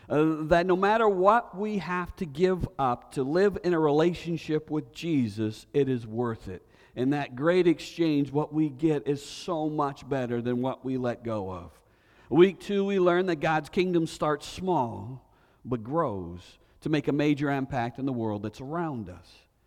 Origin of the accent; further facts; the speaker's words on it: Maine, United States; One of my favorite pastimes when I was a kid, growing up in Maine, is me and my brothers, we would go fishing.